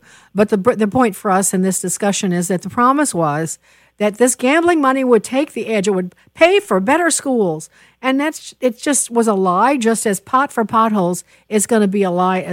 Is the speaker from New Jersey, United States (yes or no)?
no; Illinois, United States; moved away; I've been gone for so long, but of course, it's my home state.